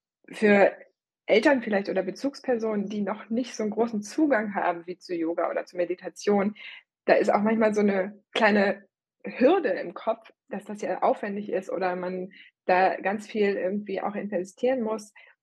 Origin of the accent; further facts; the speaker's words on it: Berlin, Germany; Ich bin ja in Berlin auch geboren und aufgewachsen.